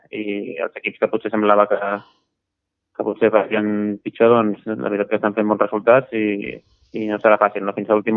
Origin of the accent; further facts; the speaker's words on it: Vilassar de Mar, Catalonia, Spain; Soc de Vilassar de Mar, soc de casa